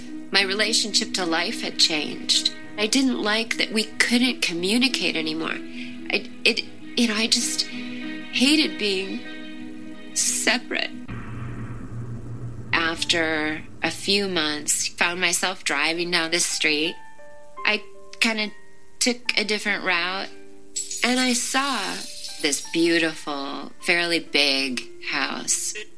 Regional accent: Wisconsin, United States; Growing up in Wisconsin was great. I just had a ton of freedom and I had a lot of space. We had a farm and we always had 4 or 5 horses, and I'm the last of 3.

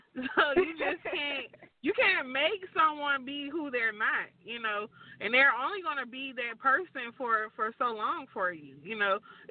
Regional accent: Atlanta, Georgia, United States; he did it at the CNN building because I'm from Atlanta. So it was in Atlanta.

